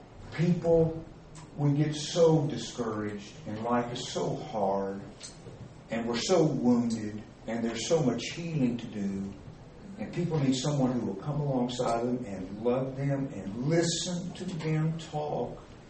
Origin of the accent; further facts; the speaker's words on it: Scotland, United Kingdom; My God, I'm Scottish.